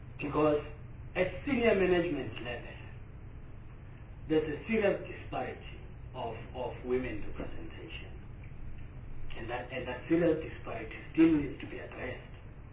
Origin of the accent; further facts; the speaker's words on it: South Africa; that is worrisome for me as a South African